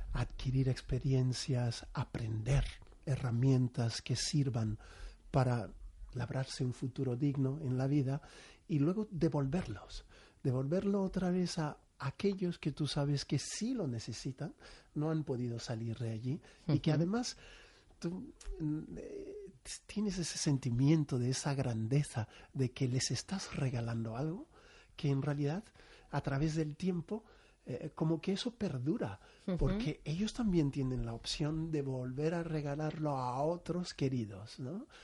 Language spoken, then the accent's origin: Spanish; Madrid, Community of Madrid, Spain; soy un madrileño de pura cepa. Bueno. De hace ya un porrón de años. Llevo en Madrid, si mal no calculo, 30 años fácil